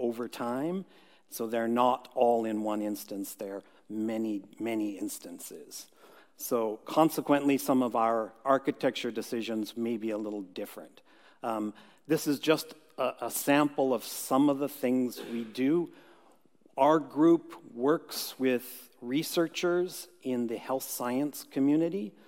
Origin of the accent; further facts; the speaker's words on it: California, United States; I'm from California. We have no accent in California. It's a standard English.